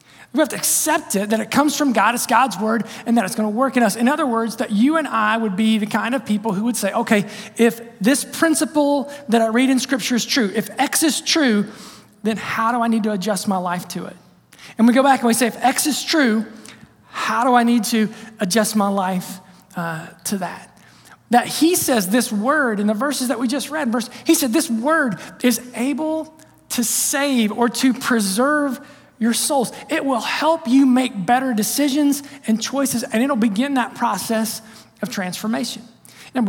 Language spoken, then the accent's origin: English; Ohio, United States; I'm from Southern Ohio. Cut me some slack, okay?